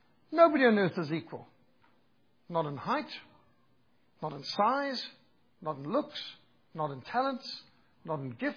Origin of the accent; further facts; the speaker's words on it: Zimbabwe; I was brought up in Rhodesia, one of the last British colonies. I received the old style education.